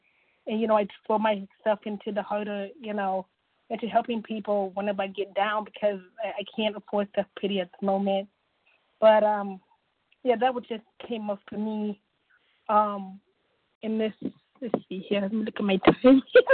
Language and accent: English; Ohio, United States; I'm from Ohio.